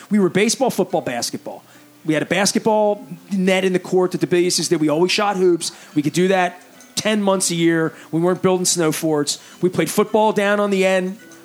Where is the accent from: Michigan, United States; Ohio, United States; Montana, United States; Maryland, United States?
Maryland, United States; Dundalk; And I'm from Dundalk.